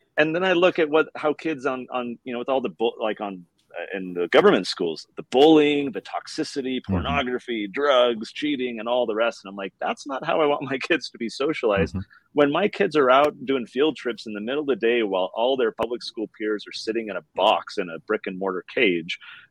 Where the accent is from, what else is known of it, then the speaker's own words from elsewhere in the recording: San Diego, California, United States; I grew up in San Diego, and I went to the high school